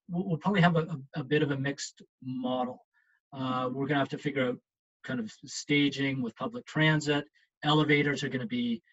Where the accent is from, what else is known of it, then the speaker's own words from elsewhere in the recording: Canada; we can't underestimate the value and power of being Canadian.